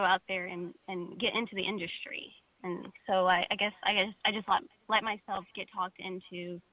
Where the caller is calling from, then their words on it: Little Rock, Arkansas, United States; Little Rock, Arkansas.